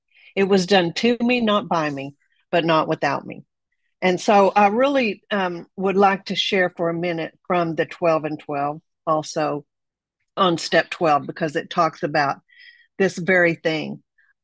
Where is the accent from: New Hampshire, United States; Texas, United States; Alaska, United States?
Texas, United States; Amarillo; now in Bay Area, United States; I'm from the Bay Area of California, originally from Amarillo, Texas.